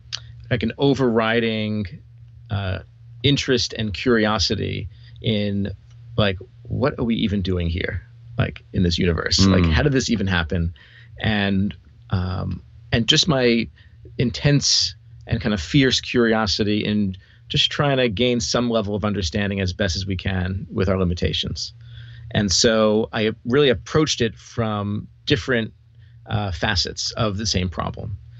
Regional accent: Brooklyn, New York, United States; born or raised there

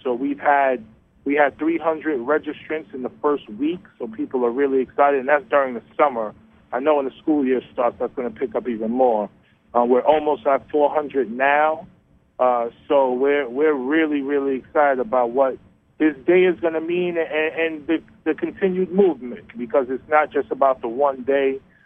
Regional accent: New York City, New York, United States; I'm born and raised in New York City.

